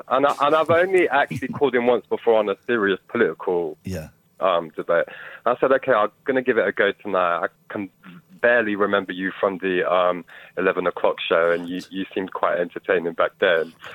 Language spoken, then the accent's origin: English; Bristol, South West England, United Kingdom; Okay, so my life, I grew up in Bristol, great city. Up until the age of like 18, I was very involved in gangs.